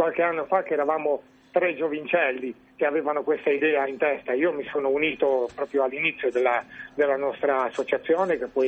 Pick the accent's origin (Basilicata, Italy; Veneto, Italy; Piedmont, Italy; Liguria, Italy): Liguria, Italy; Ventimiglia; io sono di Ventimiglia, quindi sono uno dei pochi liguri